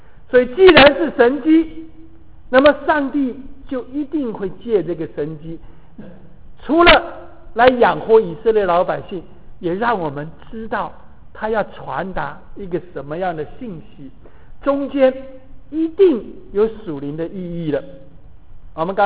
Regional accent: China; 但是我们中国人叫做西湖柳，或者我们叫做观音柳。

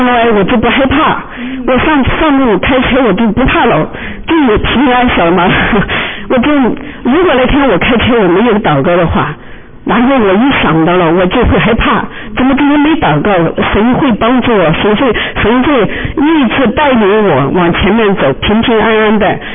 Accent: Sichuan, China; 大家都知道我是四川人。

